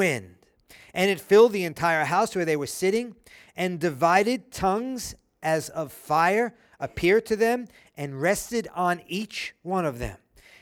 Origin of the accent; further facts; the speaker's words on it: Brooklyn, New York, United States; I grew up in Brooklyn, and every other word out of my mouth was a cuss word.